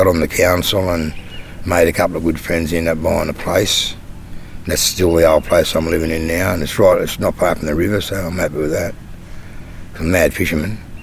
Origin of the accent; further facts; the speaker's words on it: Walgett, New South Wales, Australia; born there; I was born in Walgett, but apparently I'm not a real Gamilaroi lad because I've got no blood connections from there.